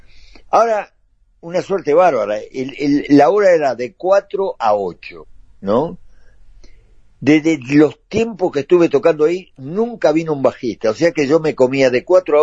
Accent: Montevideo, Uruguay; yo soy muy montevideano, ¿y qué?

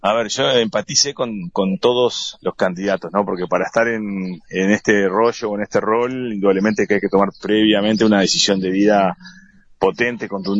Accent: Fray Bentos, Río Negro, Uruguay; y bueno, yo soy de acá de Fray Bentos.

